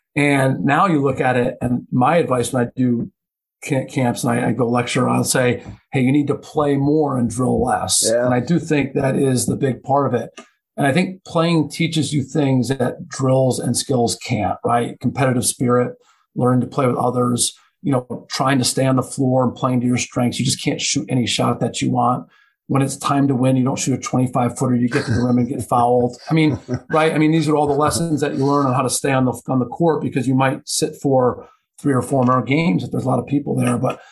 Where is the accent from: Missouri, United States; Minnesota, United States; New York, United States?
New York, United States; Niverville; I'm from Niverville, New York.